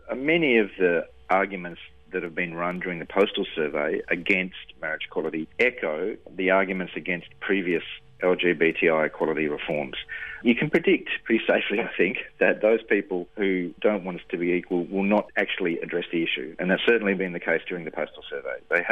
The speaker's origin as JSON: {"language": "English", "region": "Tasmania", "country": "Australia", "said": "I'll also be watching the result in my home state of Tasmania, because I've put a lot of effort in there in Tasmania to try and achieve a yes vote."}